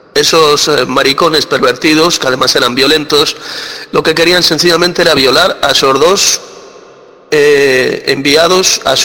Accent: Madrid, Community of Madrid, Spain; de Madrid, España.

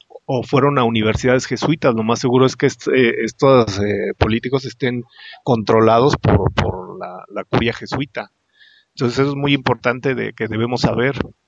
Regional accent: Mexico; acá en mi país, en México

